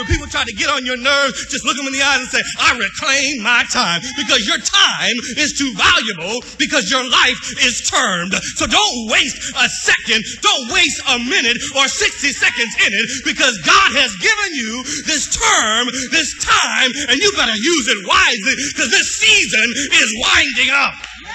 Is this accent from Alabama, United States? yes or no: no; California, United States; I'm from California, born, raised California.